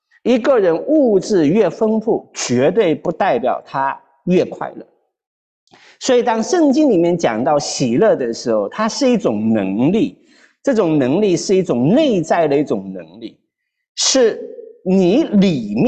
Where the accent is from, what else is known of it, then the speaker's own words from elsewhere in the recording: China; 你就好像我们说我们中国人一样，我们的住房条件改变了多少